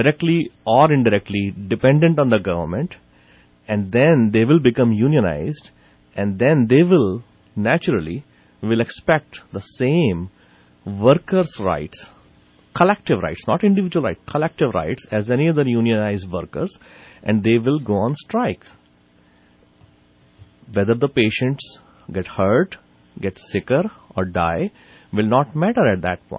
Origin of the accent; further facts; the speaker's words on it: India; when I grew up in India and I went to med school in India, doctors striking was a common occurrence there.